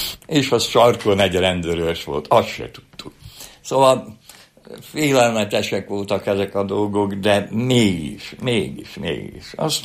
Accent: Budapest, Hungary; moved away as an adult; el kellett jönni a budai, a Budapestből, hogy úgy mondjam, mert én ott nevelkedtem olyan helyen, ahol a világ legszebb helye, de akkor csuparom volt az egész. mert én 46-ban születtem a háború után

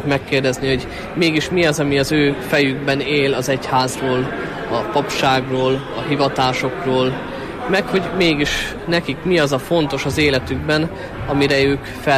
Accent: Gyöngyöspata, Heves, Hungary; Gyöngyöspatáról származom, és jelenleg 6 éves vagyok az Egri Érseki Papnevelő Intézetben, az Egri Szemináriumban.

